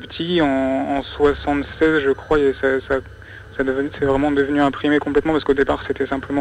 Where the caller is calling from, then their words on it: Pantin, Île-de-France, France; Là, je suis chez moi à Pantin, c'est-à-dire en banlieue parisienne.